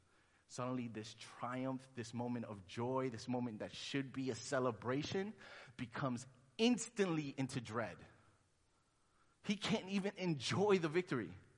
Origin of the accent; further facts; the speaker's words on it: Brooklyn, New York, United States; also born or lived in Honduras; I'm from Honduras. I'm originally from Honduras. I was born there. 3 years old, we came to Brooklyn. So my family didn't know much English when we got here. So I grew up hearing a lot of Spanish in the house, a lot of Spanish sayings.